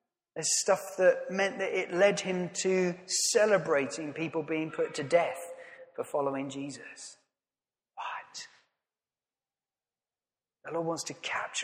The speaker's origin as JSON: {"language": "English", "country": "United Kingdom", "said": "And let's be honest, we're British, right?"}